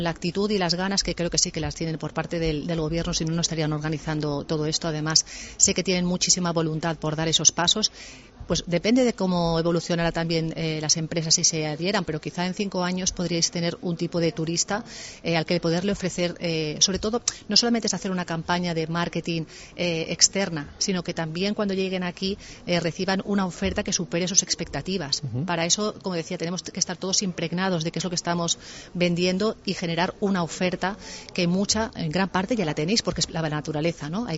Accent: Barcelona, Catalonia, Spain; born there; now in Madrid, Spain; los que venimos de grandes ciudades, ¿no? Yo nací en Barcelona, vivo ahora en Madrid. He ido mucho a las Islas Baleares.

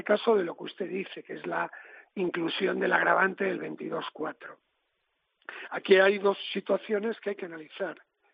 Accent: A Coruña, Galicia, Spain; Usted sabe que yo soy de La Coruña

